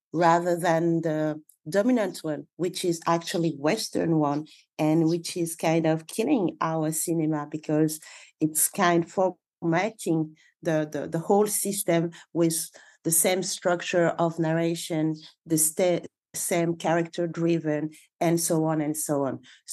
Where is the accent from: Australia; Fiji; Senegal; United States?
Senegal; I'm a filmmaker from Senegal